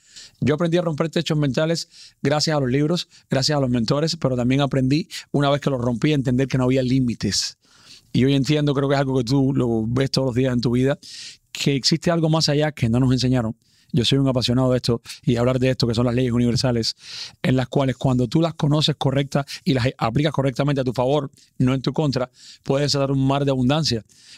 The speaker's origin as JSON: {"language": "Spanish", "country": "Cuba", "tie": "born or raised there", "said": "soñar tan grande en mi país natal, en Cuba, era algo que era criticado"}